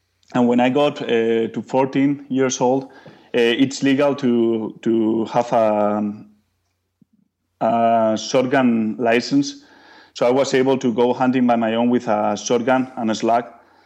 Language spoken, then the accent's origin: English; Bilbao, Basque Country, Spain; Yeah, I grew up in Spain, in the northern part in Bilbao.